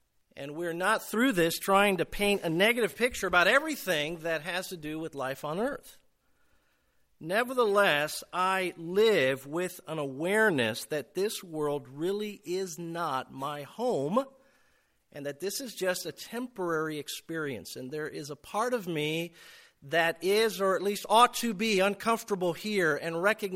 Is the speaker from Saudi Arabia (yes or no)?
no; Puerto Rico; Reminded me a lot of the food I grew up eating in Puerto Rico.